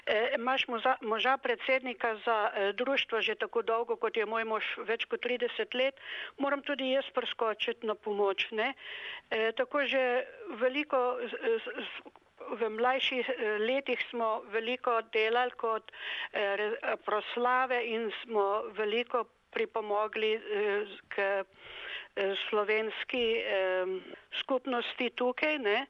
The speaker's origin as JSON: {"language": "Slovenian", "town": "Novo Mesto", "region": "Southeast Slovenia", "country": "Slovenia", "tie": "born or raised there", "moved": "as an adult", "lives_now": "Australia", "said": "Jaz sem iz Novega mesta. Tam sem končala osnovno šolo in gostinsko šolo."}